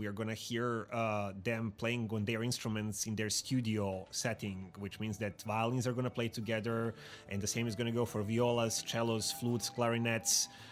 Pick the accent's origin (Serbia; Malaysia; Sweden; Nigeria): Serbia; English is a second language; moved away as an adult; now in United States; I'm originally from Serbia, but I took my 2 degrees at LSU, so I'm pretty much familiar with the area here.